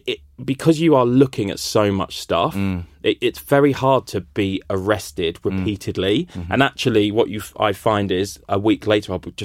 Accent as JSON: {"language": "English", "town": "Brighton", "region": "South East England", "country": "United Kingdom", "tie": "born or raised there", "said": "I remember when I grew up in Brighton"}